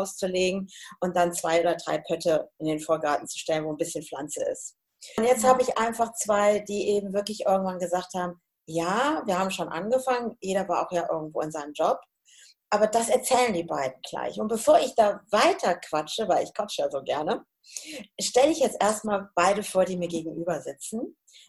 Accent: Hesse, Germany; weil ich komme ja aus dem Hessischen. Und dann ist es ein bisschen anders als hier.

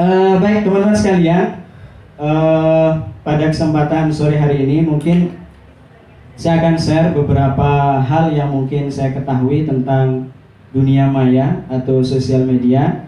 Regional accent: West Nusa Tenggara, Indonesia; now in Malang, Indonesia; saya asli Lombok. Cuman sejak 7 tahun lalu saya tinggal di Malang, kuliah, dan sekarang kerja di situ.

